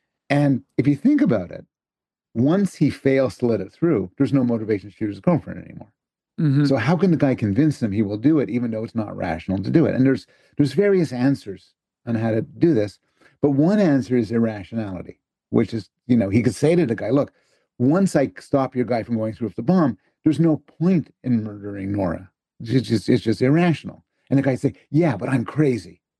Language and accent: English; Canada; As a Canadian, by the way, I'm very sensitive.